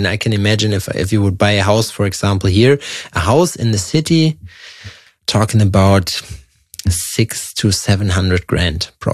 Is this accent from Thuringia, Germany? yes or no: yes; Jena, Thuringia, Germany; English is a second language; Like Jena, where my hometown, even if it's Eastern Germany